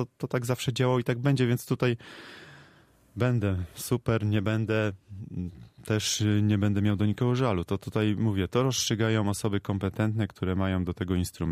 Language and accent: Polish; Gorzów Wielkopolski, Lubusz Voivodeship, Poland; no to widzi pan, jak rodowity gorzowianin wspiera Gorzów.